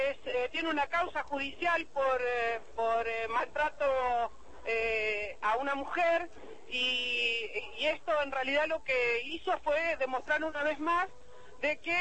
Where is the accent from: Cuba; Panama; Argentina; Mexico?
Argentina; La Pampa; Y mira, nosotros en La Pampa estamos bastante complicados